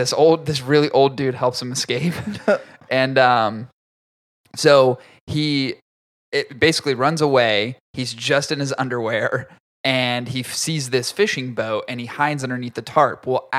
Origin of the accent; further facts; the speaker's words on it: Philadelphia, Pennsylvania, United States; Because I'm from West Philly.